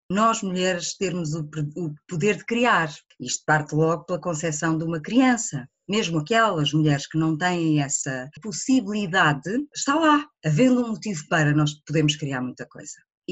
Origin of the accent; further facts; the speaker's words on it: Cartaxo, Santarém, Portugal; born there; da cidade onde eu nasci, do Cartacho, na altura ainda era Vila